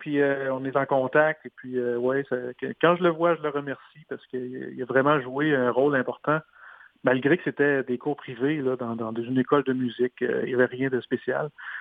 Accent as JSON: {"language": "French", "town": "Saint-Georges-de-Beauce", "region": "Quebec", "country": "Canada", "said": "Oui, bien moi je viens de Saint-Georges-de-Beauce. Alors quand j'avais 6 ans, mes parents avaient décidé que je jouerais d'un instrument."}